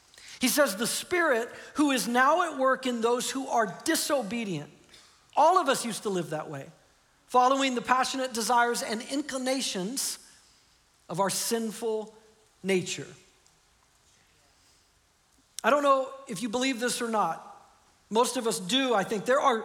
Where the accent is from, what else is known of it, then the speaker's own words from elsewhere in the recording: Midwest, United States; I was born in the United States, which meant, you know, statistically, the odds were more likely that I would become a Christian than not. I grew up in the Bible Belt Midwest.